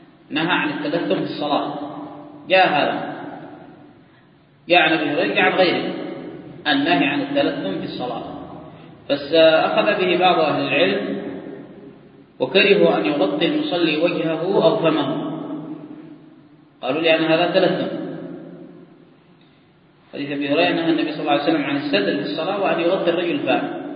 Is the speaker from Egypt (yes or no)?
no; Yemen; هذا الحزام الذي يلبس خصوصا عندنا في اليمن ما يسمى بالجنابي